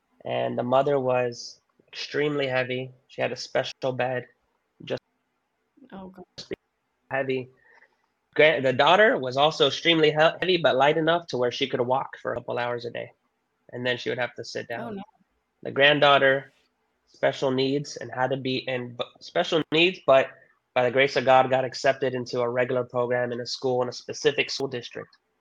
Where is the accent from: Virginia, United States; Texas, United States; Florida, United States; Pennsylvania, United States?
Florida, United States; Miami; So, yeah, I'm from the Miami.